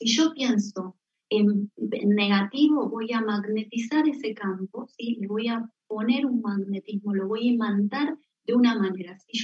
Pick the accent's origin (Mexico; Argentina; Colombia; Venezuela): Argentina; now in Spain; yo no, yo soy argentina, aunque vivo aquí en España